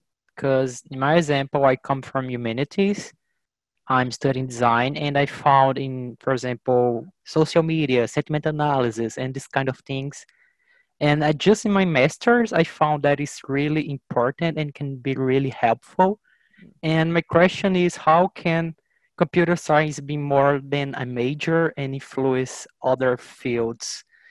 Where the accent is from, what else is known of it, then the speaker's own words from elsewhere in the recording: Brazil; Hello, everyone. I'm from Brazil.